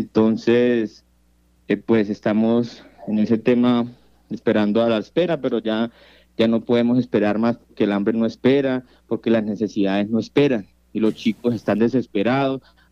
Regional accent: Guaviare, Colombia; moved away as an adult; now in Bogotá, Colombia; Pues nosotros salimos del departamento del Guaviare fue a cumplir nuestros sueños

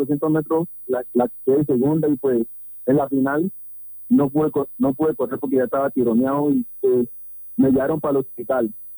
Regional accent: Calamar, Bolívar, Colombia; Yo soy de Calamar, pues.

